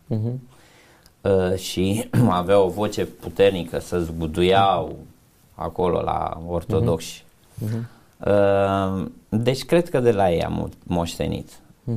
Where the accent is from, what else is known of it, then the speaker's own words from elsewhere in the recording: Arad, Arad County, Romania; Pentru că eu când am plecat din Arad, am plecat reprezentând Aradul.